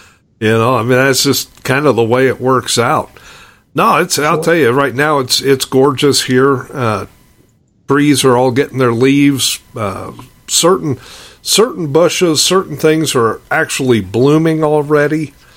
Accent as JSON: {"language": "English", "town": "Lincoln", "region": "Nebraska", "country": "United States", "tie": "born or raised there", "said": "you know, I grew up in Lincoln, which is a lot further south, further east."}